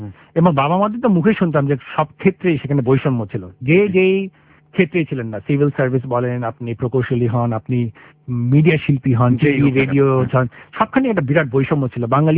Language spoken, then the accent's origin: Bangla; Karachi, Sindh, Pakistan; also born or lived in Dhaka; তো ঢাকা মনে আছে, কিন্তু তাতে করাচিতে একটু বেশি মনে, কারণ ওখানে স্কুলে চলে